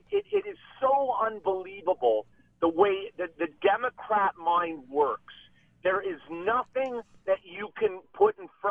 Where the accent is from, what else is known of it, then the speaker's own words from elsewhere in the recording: Ontario, Canada; I'm deep from Southern Ontario, and I know this stuff, okay?